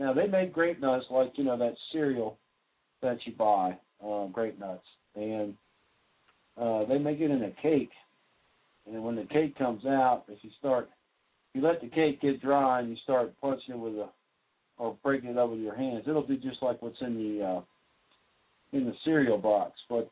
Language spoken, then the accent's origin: English; Delaware, United States; which I'm from Delaware. I was born in Delaware.